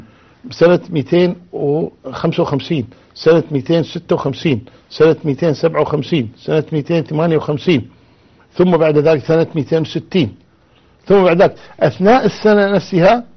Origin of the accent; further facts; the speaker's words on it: Kuwait; إيه عندنا في الكويت إنه كان يمشي على كورنيش البحر